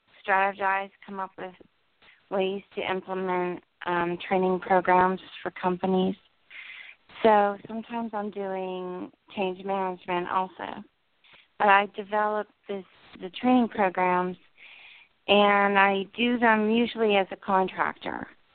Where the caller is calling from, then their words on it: New Jersey, United States; New Jersey.